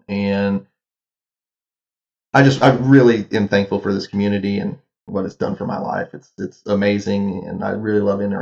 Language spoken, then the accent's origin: English; Midwest, United States; I grew up in the Midwest, so I was watched a lot of my friends' families really get messed over with non-reproducing seeds